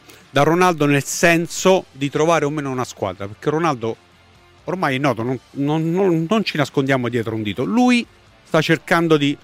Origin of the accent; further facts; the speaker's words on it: Abruzzo, Italy; Io ci sono nato e sono abruzzese, tu no.